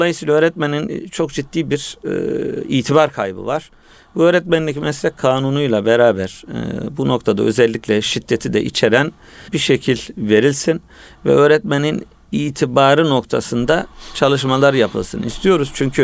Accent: Germany; Ben çocukluğum da Almanya'da geçti. Daha sonra yetişkinken de gittim.

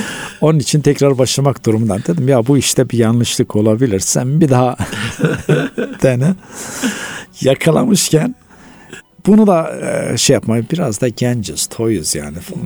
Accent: Malatya, Turkey; born there; Ben Malatya merkezde dünyaya geldim. Dedem de merkez köyde.

